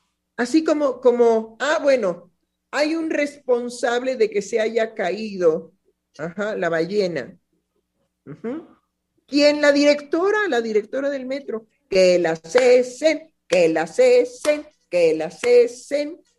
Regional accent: Mexico; Somos mexicanos, hablamos español

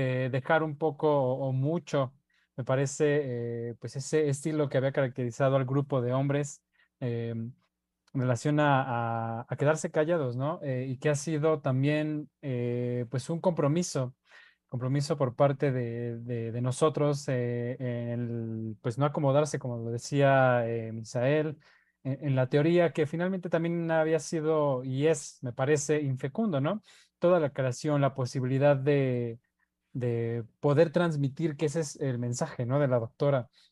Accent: Mexico; hablando pues desde nuestra formación como psicoanalistas mexicanos.

